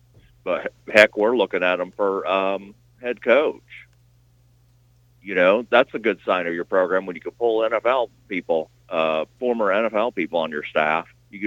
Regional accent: Wartburg, Tennessee, United States; growing up in East Tennessee in a small town. Like, I grew up in Wartburg, Tennessee, and, you know, we didn't have much.

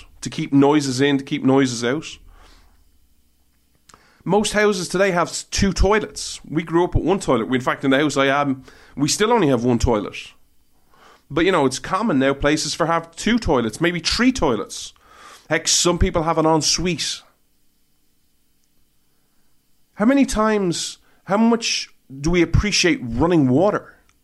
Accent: Ireland; When I was growing up in Ireland

